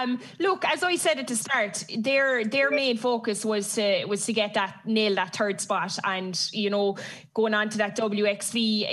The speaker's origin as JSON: {"language": "English", "country": "Ireland", "said": "and of course, being Irish, we were going to win the World Cup."}